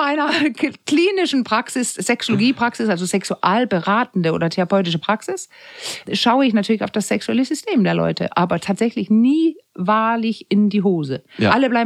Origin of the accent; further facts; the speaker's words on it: Denmark; Ich bin Dänin